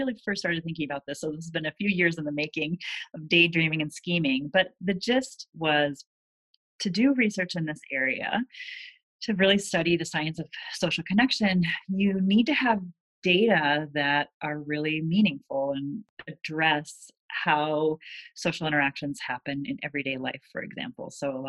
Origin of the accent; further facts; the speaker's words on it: Minnesota, United States; now in Chapel Hill, United States; I'm from Minnesota.